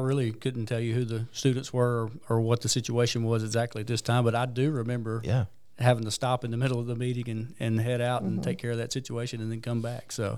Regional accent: Sylacauga, Alabama, United States; So I was born and raised in Sylacauga. So I'm from Sylacauga, was born right here in Coosa Valley Medical Center, and spent my whole life just about in this town.

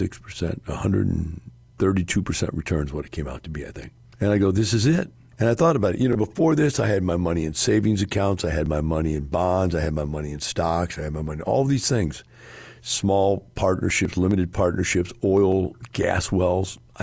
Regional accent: Madison, Wisconsin, United States; I'm from Wisconsin. We're in Madison, Wisconsin, quite honestly, the reality is that the water is crystal clear. It's all glacial-fed lakes there.

